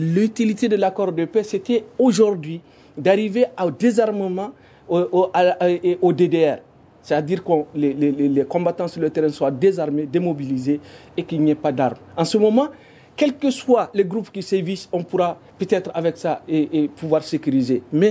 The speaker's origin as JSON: {"language": "French", "country": "Mali", "said": "nous sommes tous des Maliens"}